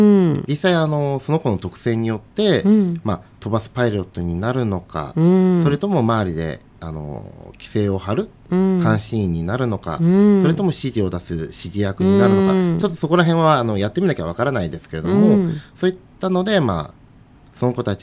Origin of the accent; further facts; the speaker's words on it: Seto, Aichi, Japan; そうですね、やっぱり生まれ育った町でもあるんで、うん、まあ、今瀬戸